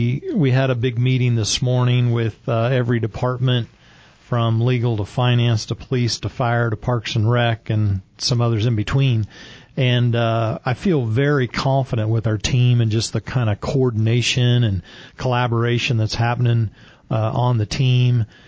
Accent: Kansas, United States; I'm from Kansas, so, you know, when it snows a foot or two there, they don't really get too excited.

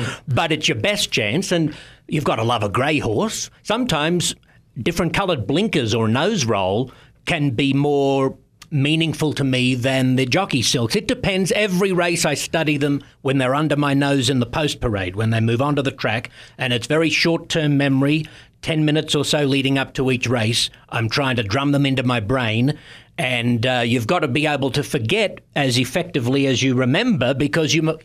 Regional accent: Australia; Oh, I'm an Aussie, mate.

